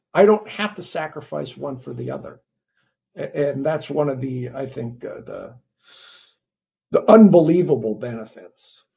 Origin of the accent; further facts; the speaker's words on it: New Jersey, United States; See, I'm from New Jersey. It's a shore. It's not a beach, right?